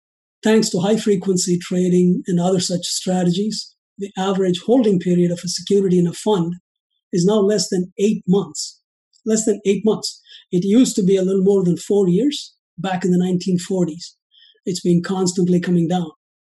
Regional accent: India; moved away as an adult; now in United States; I'm originally from India, came here as a graduate student pursuing a master's in accounting. I then worked for an insurance company in Des Moines, Iowa.

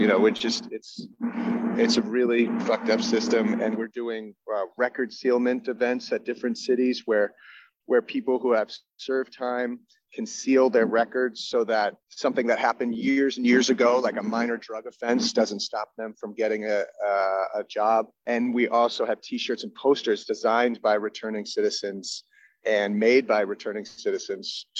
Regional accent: Massachusetts, United States; Sean Fanning is from the Cape, so he's from my home state.

